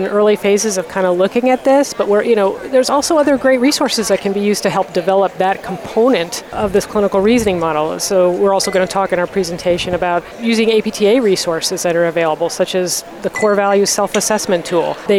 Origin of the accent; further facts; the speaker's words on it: Buffalo, New York, United States; also born or lived in South, United States; Well, I grew up in Buffalo, but I've lived in the South.